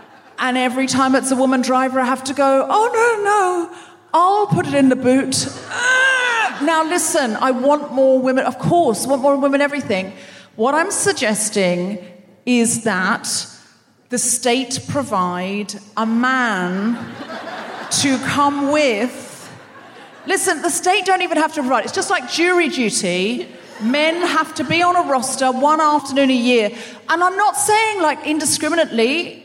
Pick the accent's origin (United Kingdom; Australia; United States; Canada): Australia; I was raised in Australia. We had 7, 9, and 10.